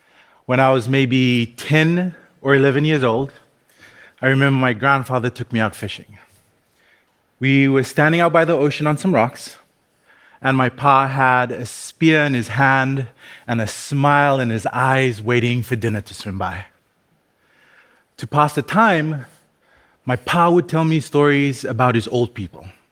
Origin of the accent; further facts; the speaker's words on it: Fiji; Bulavinaka … I'm from the Fiji Islands.